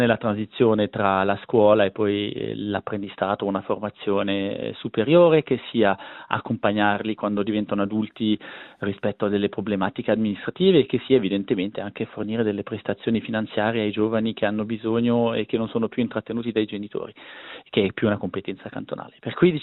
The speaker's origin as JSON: {"language": "Italian", "region": "Ticino", "country": "Switzerland", "also_born_or_lived": "Lausanne", "moved": "as an adult", "said": "Quando sono partito dal Ticino e sono andato a fare i miei studi universitari a Losanna, vivevo proprio su quell'incrocio che si vede nelle immagini"}